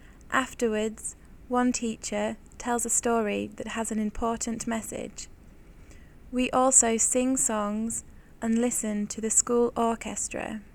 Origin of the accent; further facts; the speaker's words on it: England, United Kingdom; I come from England in the United Kingdom.